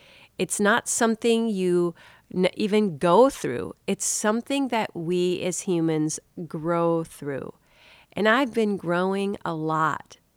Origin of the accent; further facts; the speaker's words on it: Minnesota, United States; My parents have lived in Minnesota their whole life. I was born and raised in Minnesota.